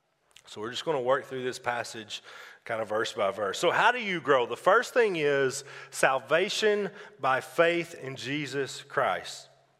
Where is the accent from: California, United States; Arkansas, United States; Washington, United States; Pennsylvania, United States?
Arkansas, United States; Jonesboro; I know that I'm from Jonesboro, Arkansas, 2.5 hours south of here